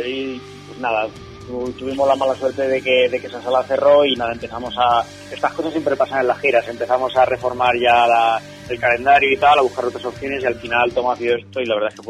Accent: Albacete, Castilla-La Mancha, Spain; Somos todos de Albacete, somos de … Todos residimos aquí, toda la banda.

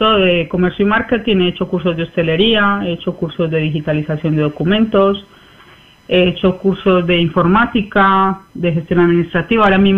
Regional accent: Colombia; now in Spain; tengo 29 años, vengo de Colombia y llevo 7 años en España.

